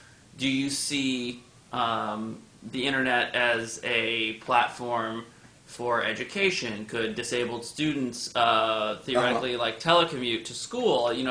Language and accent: English; New York City, New York, United States; Yeah, I grew up in the Bowery, so...